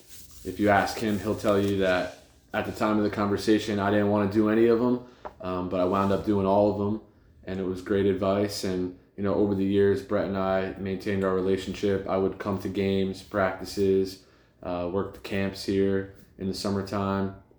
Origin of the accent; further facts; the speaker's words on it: New Jersey, United States; I'm from Bergen County, North Jersey. I went to high school at Dumont High School, a small square mile town, about 7 or 8 miles from the George Washington Bridge.